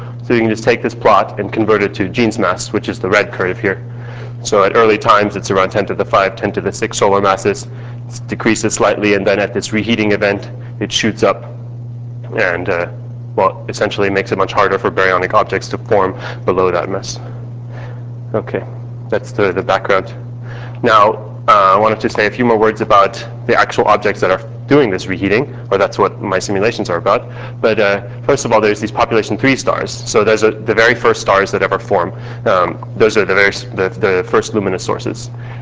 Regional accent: Santa Cruz, California, United States; I'm from Santa Cruz.

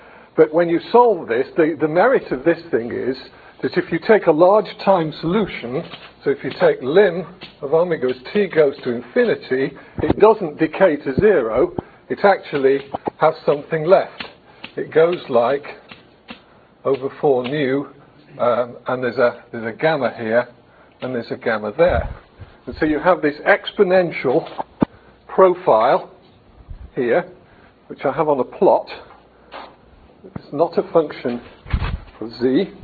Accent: United Kingdom; Z, I'm British, so I say Z, but I occasionally switch to Z when I'm in America.

